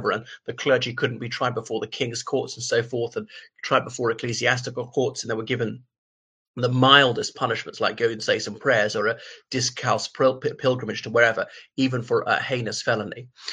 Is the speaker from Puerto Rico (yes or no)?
no; Ireland; o everybody … from Ireland.